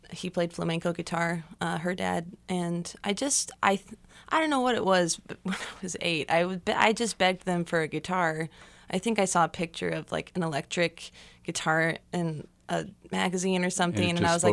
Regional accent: Overland Park, Kansas, United States; Well, I'm from Overland Park and went to school at Shawnee Mission South.

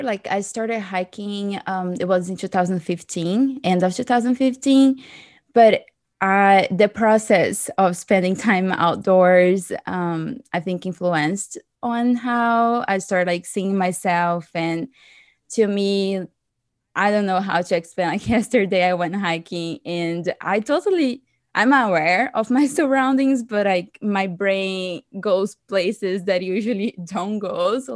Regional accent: Brazil; English is a second language; because growing up, even though I'm from Brazil, which is considered a diverse country, I was in spaces that people didn't really have curly hair.

